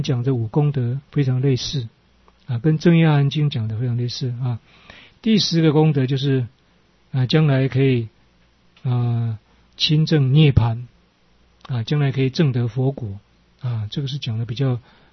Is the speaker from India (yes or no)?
yes; India; Chinese is a second language; 甚至我们印度人这一个礼就是说我们用最尊贵的头去碰到对方的脚